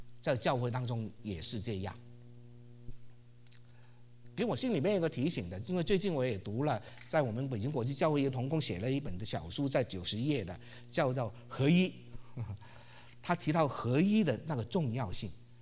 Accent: Hong Kong; 我是香港的

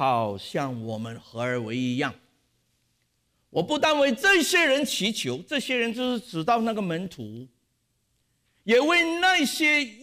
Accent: Hong Kong; 我是香港来的，像跟香港的人传福音，这个是同文化，对不对？那我是香港人

